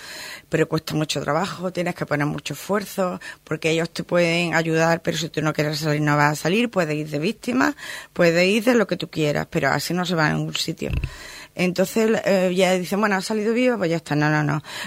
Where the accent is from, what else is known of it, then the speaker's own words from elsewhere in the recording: Spain; En razas, pues todos somos españoles. Y además, los dos somos del mismo sitio.